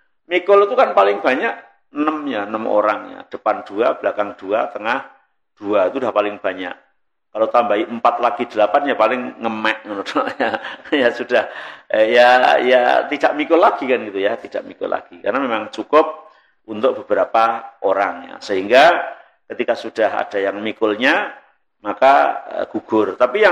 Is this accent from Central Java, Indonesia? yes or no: yes; Semarang, Central Java, Indonesia; kok kayak enggak seperti di kampungku ya. Kalau di Semarang itu siapapun yang meninggal yang namanya mikul itu mesti rebutan gitu ya.